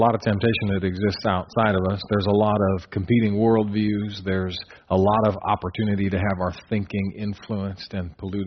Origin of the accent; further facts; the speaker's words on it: Colorado, United States; now in Nebraska, United States; Which this always bothered me when I first moved to Nebraska, because I'm from Colorado and they have what you have called rocks in the dirt.